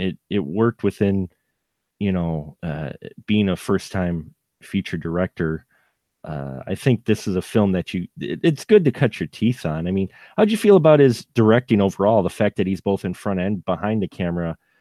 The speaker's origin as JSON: {"language": "English", "region": "Wisconsin", "country": "United States", "said": "I'm from Wisconsin. I live in Wisconsin. I know corn silos, and you always hear the dangers of them."}